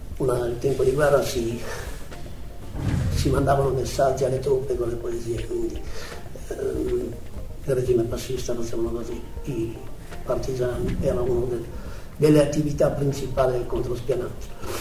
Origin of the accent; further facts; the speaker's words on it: Bologna, Emilia-Romagna, Italy; sono quelle per me anche che sono di Bologna.